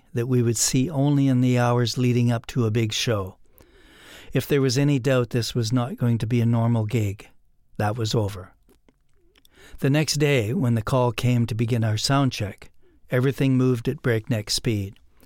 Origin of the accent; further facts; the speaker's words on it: Sault Ste. Marie, Ontario, Canada; my old friend from my hometown of Sault Ste. Marie